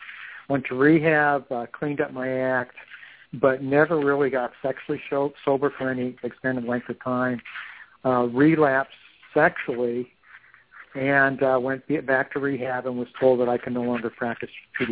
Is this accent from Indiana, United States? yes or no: yes; Indiana, United States; And we have family here as well, and I'm from Indiana originally.